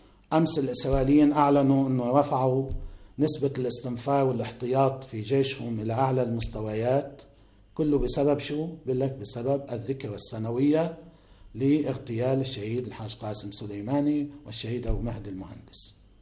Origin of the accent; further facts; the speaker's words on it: Lebanon; البعض عندنا في لبنان وفي المنطقة